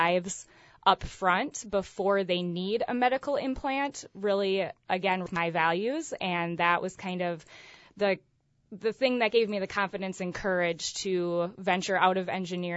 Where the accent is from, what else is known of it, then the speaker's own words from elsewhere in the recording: Menasha, Wisconsin, United States; So I'm initially from Menasha here locally.